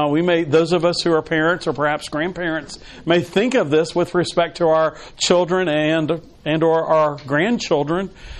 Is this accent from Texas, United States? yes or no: yes; Texas, United States; I know growing up in Texas, certainly, you know, everything was big and everything